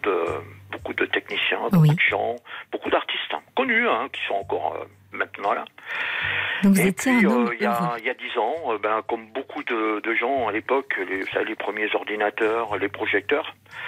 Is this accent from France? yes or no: yes; Réunion, France; je suis né en France, mais j'ai vécu 20 ans à La Réunion. Donc j'ai eu la chance de... Mes parents étaient militaires, mon père.